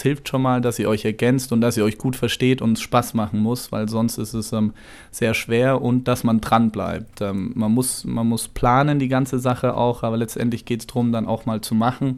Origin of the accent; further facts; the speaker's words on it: Bavaria, Germany; now in Karlsruhe, Germany; Als Bayer natürlich bin ich mit Würstchen aufgewachsen